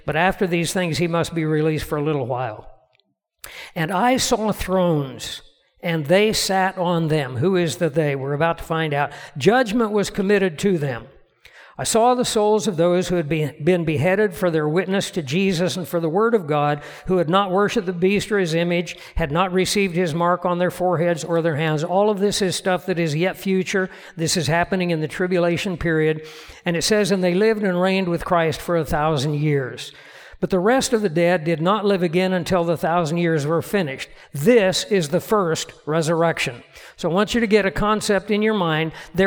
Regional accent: United States; To me, to say that I am American means something.

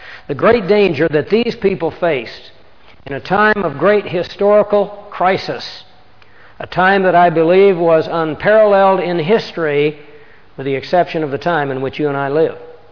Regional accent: United States; This country, like my home country, the United States, has been around approximately a couple hundred years.

